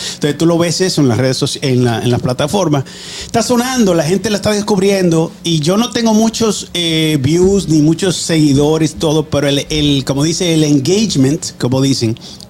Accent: La Vega, Dominican Republic; Yo soy de La Vega, República Dominicana, del Cibao, para la gente que no escucha de fuera.

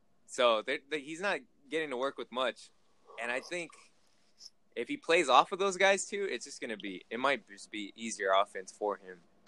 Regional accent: San Antonio, Texas, United States; Watching the Spurs, we're from San Antonio. We hear about them all the time.

